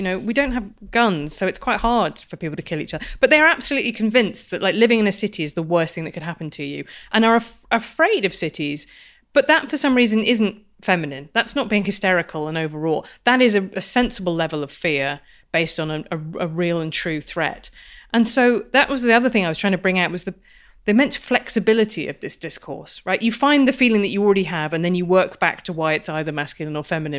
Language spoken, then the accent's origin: English; England, United Kingdom; accent: English; Here I live in England, as you can tell from my accent.